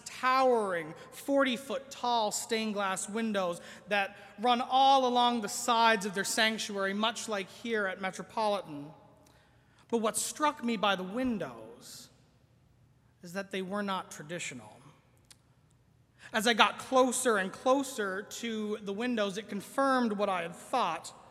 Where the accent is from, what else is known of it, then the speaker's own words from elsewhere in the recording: Newfoundland and Labrador, Canada; Growing up in Newfoundland on the west coast of the island, my home church could seat maybe 200 people if you really pack them in there.